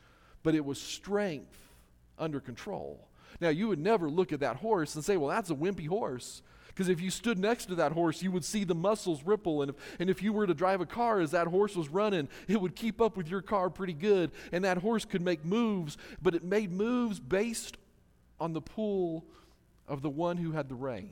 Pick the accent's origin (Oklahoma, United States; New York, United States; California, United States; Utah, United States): Utah, United States; Salt Lake City; Now most of you know I grew up in Salt Lake, and that's been my favorite football team